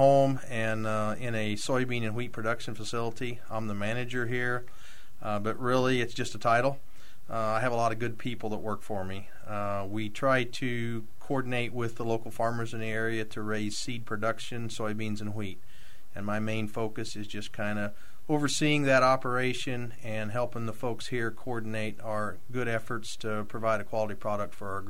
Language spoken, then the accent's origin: English; Illinois, United States; born or raised there